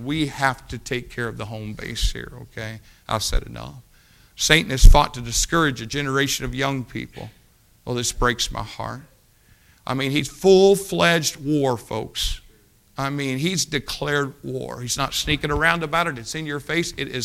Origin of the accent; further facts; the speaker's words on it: United States; I'm an American.